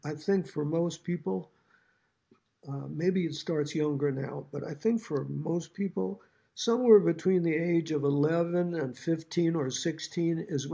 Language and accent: English; New York, United States; because I grew up in New York. So New York was one of the places where vocal groups were common in all the boroughs.